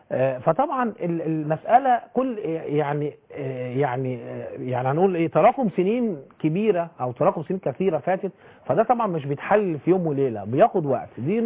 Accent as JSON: {"language": "Arabic", "country": "Egypt", "said": "لان احنا للاسف اهملنا اللغه العربيه عندنا في مصر"}